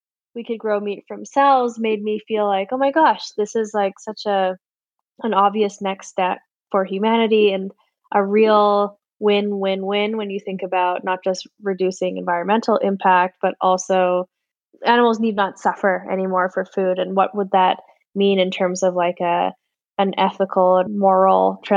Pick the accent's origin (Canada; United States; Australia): Canada; Edmonton, Alberta; Where I grew up here in Edmonton, you know, we're a very fossil fuels oriented place.